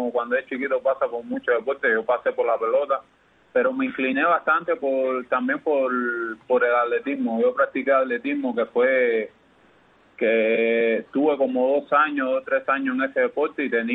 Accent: Nueva Gerona, Isla de la Juventud, Cuba; born there; nací en Nueva Gerona, ahí en Nueva Gerona, ahí en por el cerca del Boulevard, ahí en 39 Pinal.

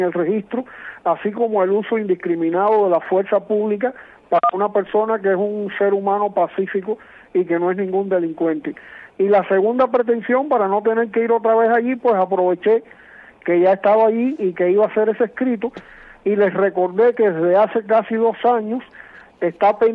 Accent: Cuba; somos cubanos

